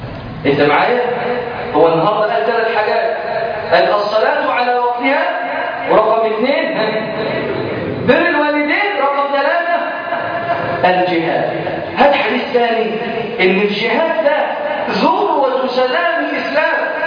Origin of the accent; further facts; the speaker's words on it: Egypt; وهو من المدينة المنورة مدرس بالمسجد النبوي الشريف وكان عندنا في مصر ضيفا